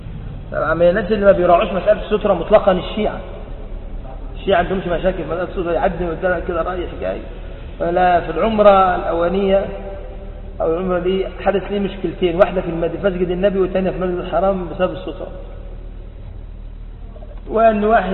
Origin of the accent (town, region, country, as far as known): Egypt